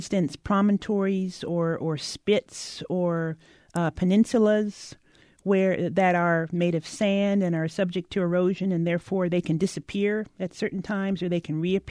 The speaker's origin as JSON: {"language": "English", "region": "Hawaii", "country": "United States", "tie": "born or raised there", "said": "I grew up in the Hawaiian Islands, so I was already surrounded by the oceans"}